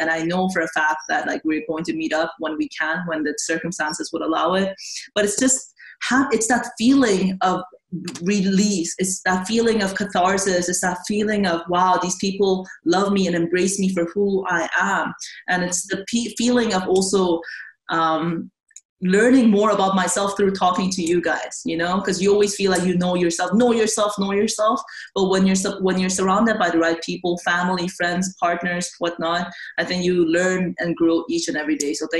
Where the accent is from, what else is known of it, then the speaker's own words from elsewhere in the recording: South Korea; I am from Korea